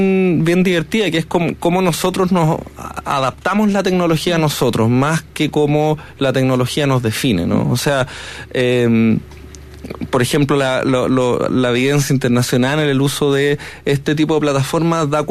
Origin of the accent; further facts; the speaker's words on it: Chile; lo que somos también como chilenos